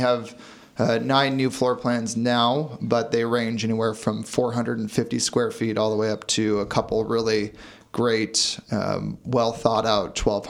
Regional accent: California, United States; I am a native to the North Bay, born and raised in Sonoma County

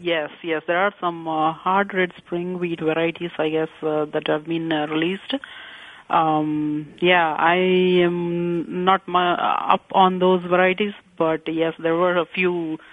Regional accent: India; now in United States; I'm originally from India.

